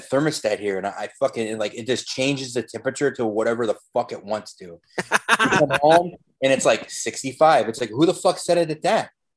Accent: Texas, United States; I grew up down in Texas, dude. But yeah, like, living in Illinois, you just don't get that.

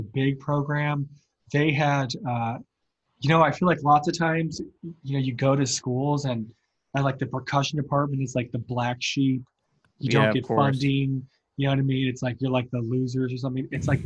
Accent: Columbia, Missouri, United States; I grew up in Columbia, Missouri.

